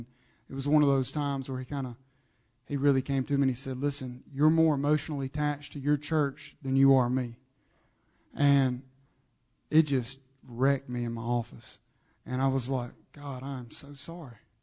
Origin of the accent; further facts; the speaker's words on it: Alabama, United States; and I'm from Alabama, the Bible Belt, you know, the heart of it.